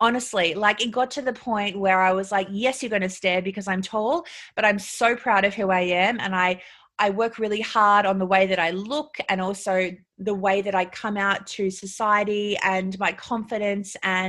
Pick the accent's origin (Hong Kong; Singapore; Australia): Australia; also born or lived in United States; growing up in Australia where everyone wants to be this tiny, tiny person, and going to America where it's okay to have hips and boobs